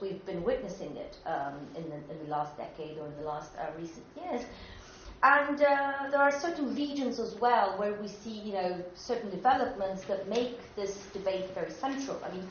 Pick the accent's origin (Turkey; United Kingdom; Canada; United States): Turkey; I come from Turkey and I work a lot on the country